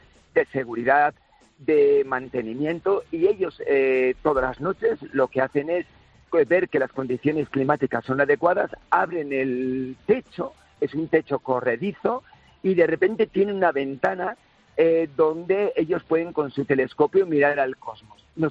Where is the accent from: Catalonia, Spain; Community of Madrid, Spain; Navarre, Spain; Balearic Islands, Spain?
Navarre, Spain; also born or lived in Extremadura; Soy autóctono de Navarra, pero por motivos laborales me tuve que trasladar a Extremadura.